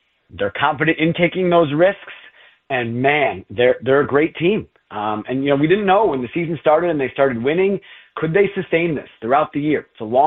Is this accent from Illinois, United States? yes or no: yes; Chicago, Illinois, United States; now in Butte, United States; Again, Butte, Montana, I knew nothing about it. I'm from Chicago.